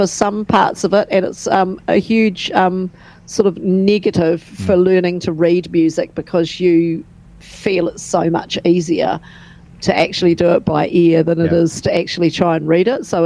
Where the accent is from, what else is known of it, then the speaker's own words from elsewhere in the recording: Nelson, New Zealand; So we're both from Nelson, New Zealand